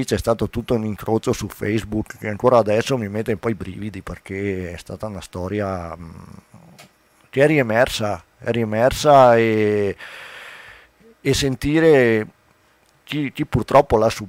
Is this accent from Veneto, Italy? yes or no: yes; Belluno, Veneto, Italy; also born or lived in Agordo; io sono nato ad Agordo, quindi sono nato qua, però per motivi dei miei di lavoro così ci siamo trovati a Belluno.